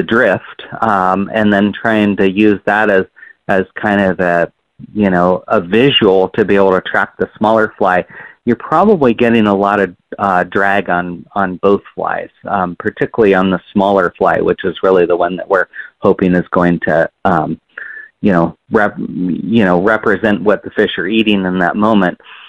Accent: Bend, Oregon, United States; as I grew up in Bend and used to fish a lot of kind of, you know, close to home places when the old mill district was actually the mill.

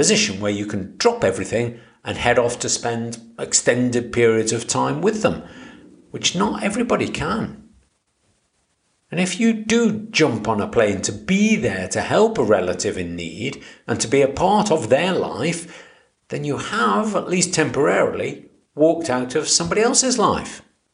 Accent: Stoke-on-Trent, West Midlands, United Kingdom; Where am I from? I'm from Stoke-on-Trent. I've no doubt about that. It's where I was

